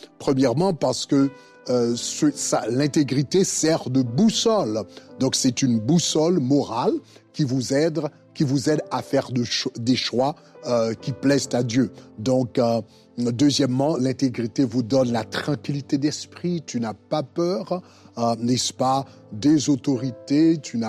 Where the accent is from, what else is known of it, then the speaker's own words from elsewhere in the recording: Haiti; En tant qu'haïtien, je peux apprendre à parler japonais.